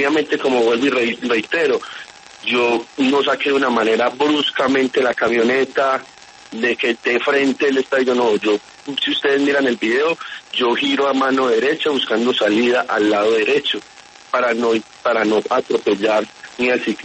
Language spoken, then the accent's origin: Spanish; Antioquia, Colombia; Yo soy un simple paisa comerciante que me reduzco el pan de cada día todos los días